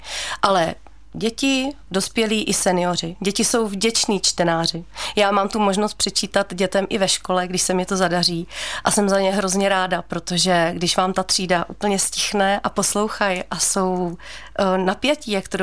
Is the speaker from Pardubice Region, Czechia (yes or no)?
yes; Svitavy, Pardubice Region, Czechia; born there; Já jsem se narodila ve Svitavách, mám ke Svitavům velkou citovou vazbu